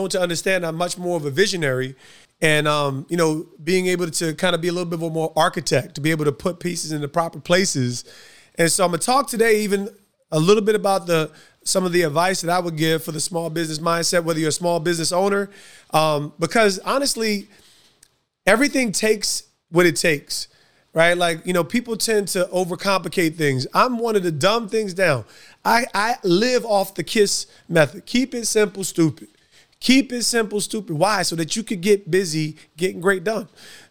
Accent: New Jersey, United States; Now, I'm from Jersey. I love pizza and bagels, okay? We got some banging pizza and bagels, sandwiches.

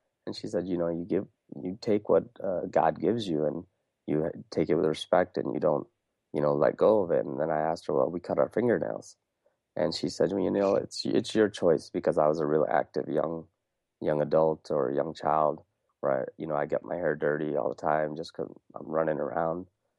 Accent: Wisconsin, United States; also born or lived in India; growing up in Wisconsin, being born in India

